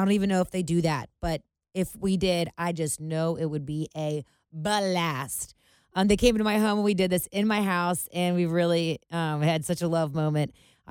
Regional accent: White Oak, Ohio, United States; I'm from the West Side. Well, I'm from White Oak.

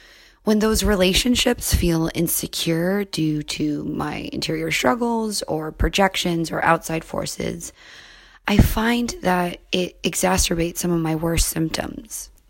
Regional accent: Los Angeles, California, United States; I'm from Los Angeles.

